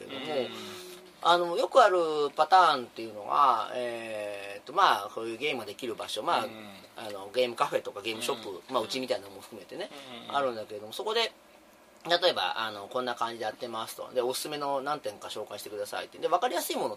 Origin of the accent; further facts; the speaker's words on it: Nagoya, Aichi, Japan; 名古屋人だから自分ねどこまで行っても東京のテレビ番組のこととかわからないんですよ。